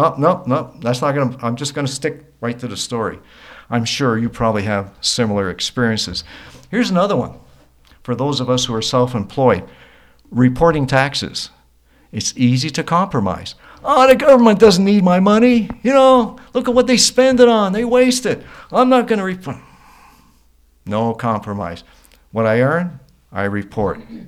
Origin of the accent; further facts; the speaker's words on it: Canada; Maybe it was growing up in Canada.